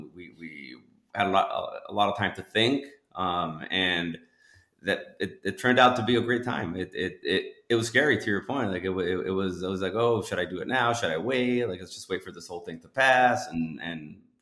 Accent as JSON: {"language": "English", "country": "Nicaragua", "tie": "born or raised there", "moved": "yes", "lives_now": "Miami, United States", "said": "So I was born in Miami. I'm in the 80s, right? So there was a war in Nicaragua where my parents were originally from, and I was born here because my parents were here living because of that war. And long story short, when I was like 5 or 6 years old, we moved back to Nicaragua, grew up"}